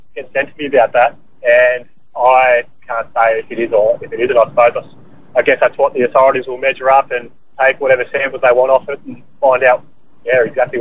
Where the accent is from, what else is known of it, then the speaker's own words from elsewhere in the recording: Barham, New South Wales, Australia; now in Gold Coast, Australia; No, I'm originally from Barham, but I live on the Gold Coast these days, but I'm always back there because all my family's still there.